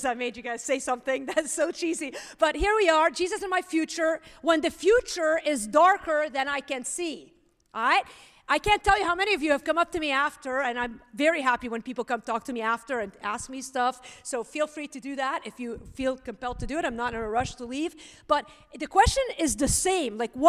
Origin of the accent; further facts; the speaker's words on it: Lebanon; I grew up in Lebanon where you had like 3 choices if you were educated.